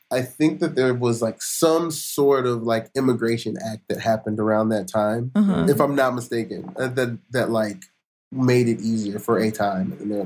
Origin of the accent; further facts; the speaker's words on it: Marietta, Georgia, United States; I grew up in Marietta, Georgia, which is like 20 minutes north of Atlanta.